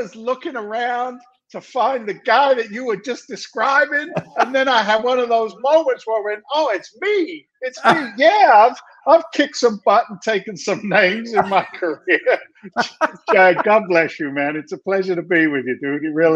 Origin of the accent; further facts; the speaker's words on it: London, United Kingdom; now in United States; I'm actually an immigrant to the United States of America. Don't tell anybody. It's a secret. I came from London, England back in 1986, became a naturalized citizen